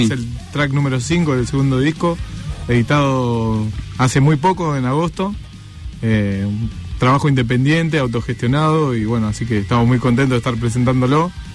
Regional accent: Guernica, Buenos Aires Province, Argentina; Somos de Guernica, de Zona Sur. En realidad un combinado.

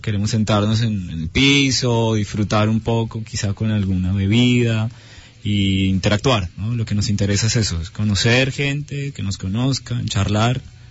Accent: Colombia; now in Argentina; yo estoy en Argentina hace un año. Cuando me vine de Colombia

